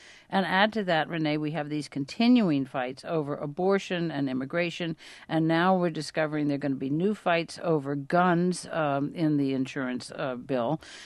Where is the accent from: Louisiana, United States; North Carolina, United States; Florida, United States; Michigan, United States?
Louisiana, United States; Mary Landrieu, senator from my home state of Louisiana